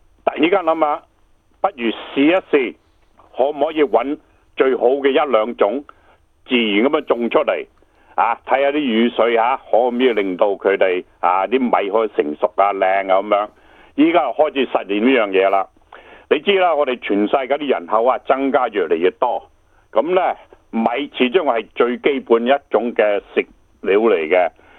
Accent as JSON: {"language": "Cantonese", "country": "China", "lives_now": "Tasmania, Australia", "said": "因为我哋中国人开始有多啲钱"}